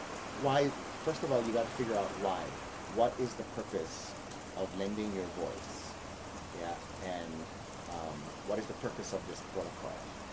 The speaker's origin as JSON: {"language": "English", "region": "Hawaii", "country": "United States", "said": "Of course, as a Hawaiian, I would prefer that you chant, but not everybody know how to chant."}